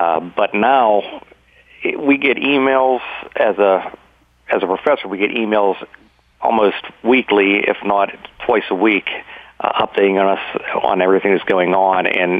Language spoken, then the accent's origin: English; California, United States; I grew up in California. So, growing up in California, I'm always invested in the community